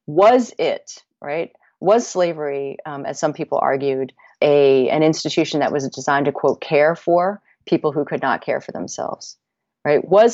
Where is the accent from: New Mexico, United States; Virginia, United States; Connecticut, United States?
Connecticut, United States; one of the best sources for it is a local history written by a historian that comes from my hometown in Connecticut in the 19th century.